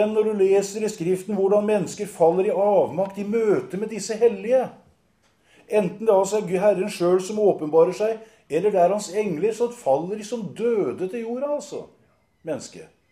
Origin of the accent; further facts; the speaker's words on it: Kragerø, Telemark, Norway; Like i nærheten av det sted hvor jeg vokste opp her nede i Kragerø, så var det en bussgarasje.